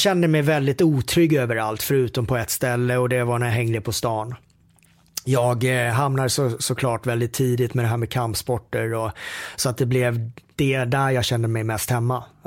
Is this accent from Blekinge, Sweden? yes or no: yes; Karlshamn, Blekinge, Sweden; sen växte jag upp nere i Karlshamn med min mor Anita och min far Björn och en lillebror som heter Filip.